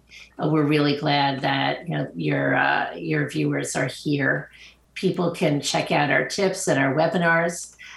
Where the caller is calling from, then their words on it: Long Island, New York, United States; I'm joining you from Long Island, New York.